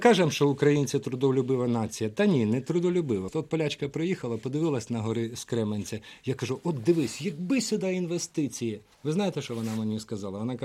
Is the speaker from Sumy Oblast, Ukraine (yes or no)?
yes; Sumy Oblast, Ukraine; Я сам з Сумщини